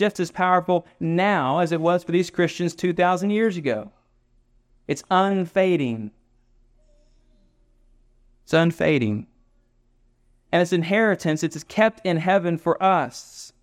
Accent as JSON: {"language": "English", "region": "Florida", "country": "United States", "tie": "born or raised there", "said": "Like I grew up in the Panhandle, and there's like, you know, but Louisiana food's good."}